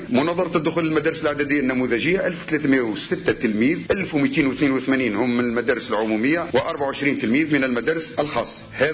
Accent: Tunisia

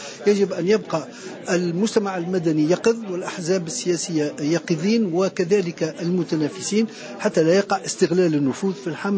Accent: Tunisia; ونحن كتونسيين

